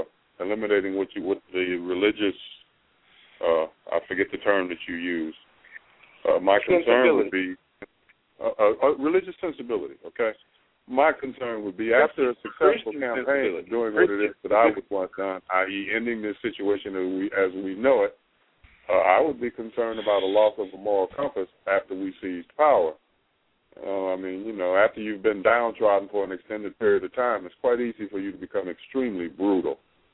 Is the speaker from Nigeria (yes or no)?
yes; Nigeria; My brother, I'm Nigerian. My father's Nigerian from Lagos, Nigeria.